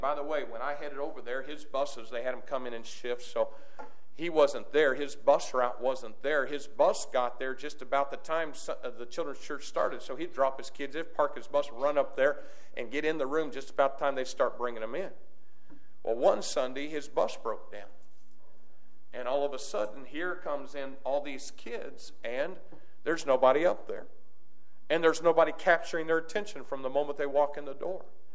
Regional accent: Jacksonville, Indiana, United States; I'm from Jacksonville, Indiana. Hello. I don't think there's this many people in Jacksonville that's in this room.

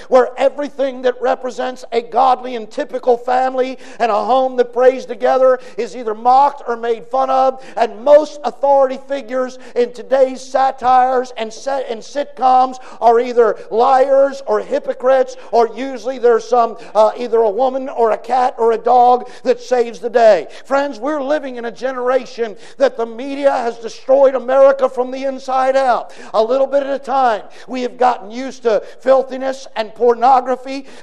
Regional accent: Baltimore, Maryland, United States; I grew up in Baltimore, Maryland.

